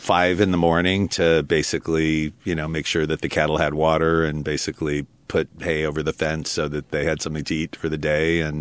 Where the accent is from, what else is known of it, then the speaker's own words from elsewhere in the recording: Albuquerque, New Mexico, United States; also born or lived in China Lake; I was born in Albuquerque. And then we left for a period of time when I was really young, where my dad went to University of Utah for a graduate degree. Came out to China Lake.